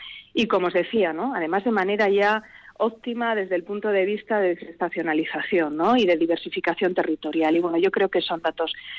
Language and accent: Spanish; Basque Country, Spain; Somos vascos y vascas